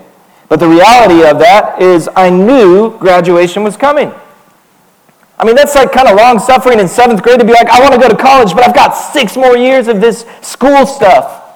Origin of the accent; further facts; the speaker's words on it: San Antonio, Texas, United States; I'm from San Antonio. And I love the Spurs.